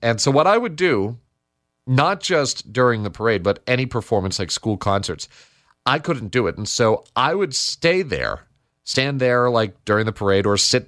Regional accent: Andover, Connecticut, United States; Yes, I'm from Andover, Connecticut. Hometown represent.

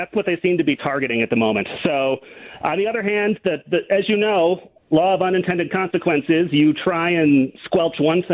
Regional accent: Oconto, Wisconsin, United States; I grew up in Oconto, about 30 miles north of Green Bay.

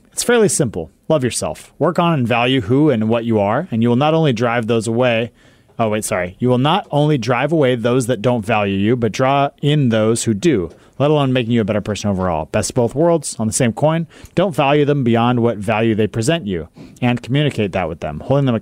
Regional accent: Rochester, New York, United States; You guys seem to have a good amount of knowledge of my hometown of Rochester.

